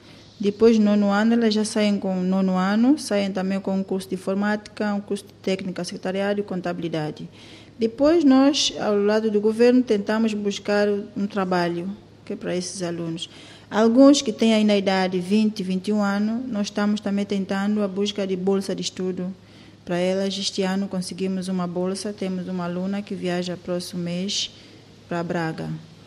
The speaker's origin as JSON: {"language": "Portuguese", "town": "São Tomé", "country": "São Tomé & Príncipe", "tie": "born there", "also_born_or_lived": "Luanda, Angola", "said": "nasci em São Tomé. Os meus pais são cabo-verdianos. Eu estive fora em Luanda, Angola, por 14 anos"}